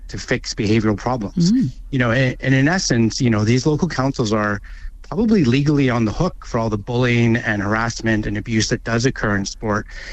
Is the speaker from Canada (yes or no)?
yes; Canada; I'm obviously originally from Canada.